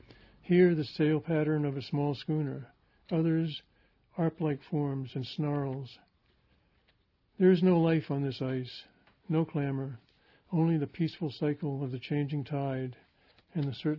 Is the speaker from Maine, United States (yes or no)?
yes; Maine, United States; I grew up in Maine, and I went up there 4 or 5 years ago.